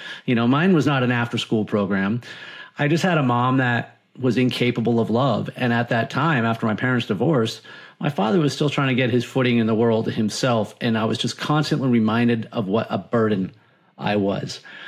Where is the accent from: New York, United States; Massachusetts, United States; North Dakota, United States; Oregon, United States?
Massachusetts, United States; now in Florida, United States; I am, and it's important I say this because I live in Florida, but I am originally from Massachusetts.